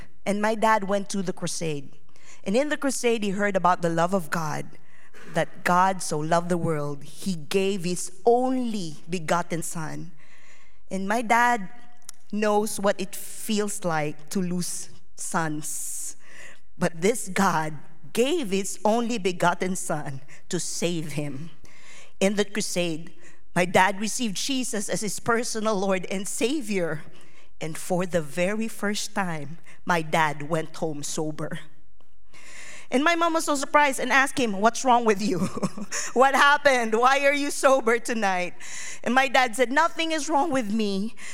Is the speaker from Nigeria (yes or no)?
no; Philippines; And growing up in the Philippines, I remember it was so difficult